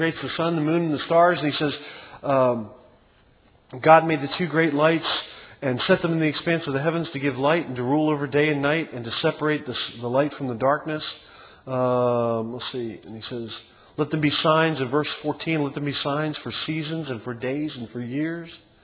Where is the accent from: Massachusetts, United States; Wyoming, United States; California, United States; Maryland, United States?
Maryland, United States; I grew up in Maryland, and, you know, so we went to the ocean several times a year, and I miss the ocean.